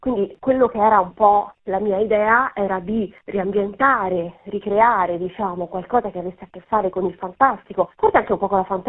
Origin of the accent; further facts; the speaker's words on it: Rome, Lazio, Italy; sia nata e cresciuta a Roma, i miei genitori, insomma, ho origini appunto del sud Italia, quindi l'ho frequentato, ci sono un po' cresciuta